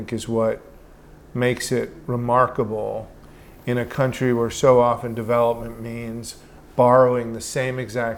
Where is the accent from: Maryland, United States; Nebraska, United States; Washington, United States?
Maryland, United States; Baltimore; So I grew up in Baltimore, which is a great old city that's seen better days, but it's still a port city